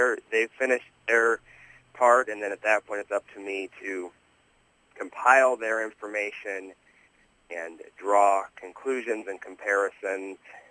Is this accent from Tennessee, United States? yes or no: no; Iowa, United States; Rural Iowa communities, from my own experience and folks that I know, because I'm from Iowa, there's a general feeling and a pattern of life